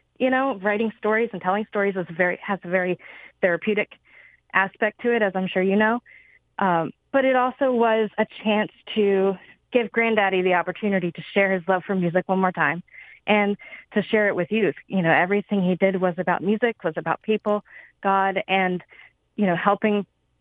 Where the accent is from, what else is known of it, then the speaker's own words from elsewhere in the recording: Milford, Delaware, United States; also born or lived in Harrington; Yes, I live in Magnolia. My hometown's Milford. We did grow up in Harrington a little bit, but we graduated from Milford High School, my sister and I. So we're kind of central Delaware.